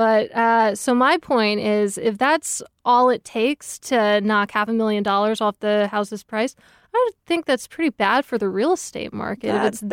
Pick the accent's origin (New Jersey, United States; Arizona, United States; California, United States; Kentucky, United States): New Jersey, United States; Westfield; since I grew up in Westfield, New Jersey.